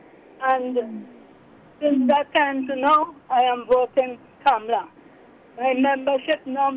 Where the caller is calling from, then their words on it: Santa Cruz, San Juan–Laventille, Trinidad & Tobago; I'm calling from the Santa Cruz Hall Road. I'm the lady on the hill.